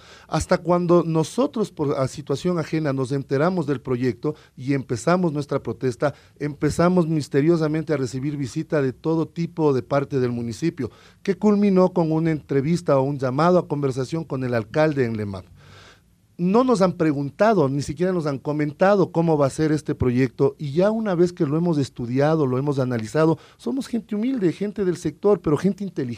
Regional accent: Quito, Pichincha, Ecuador; realmente todos somos ciudadanos quiteños.

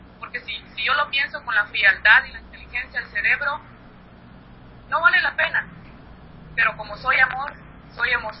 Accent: Guatemala; moved away; la discriminación más feroz que he vivido ha sido mi país de origen. Guatemala me castigó como guatemalteca de periferia, viviendo en Guatemala. Y me castiga como guatemalteca migrante también

